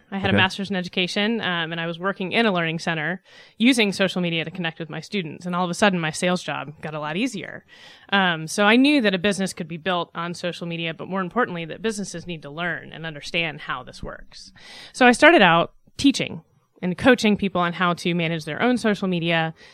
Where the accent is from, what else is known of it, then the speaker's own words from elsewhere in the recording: Virginia, United States; now in Roswell, United States; No, I grew up in Northern Virginia.